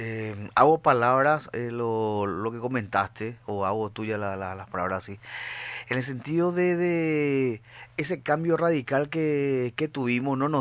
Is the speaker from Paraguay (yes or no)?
yes; Paraguay; Soy el escritor paraguayo, colega periodista.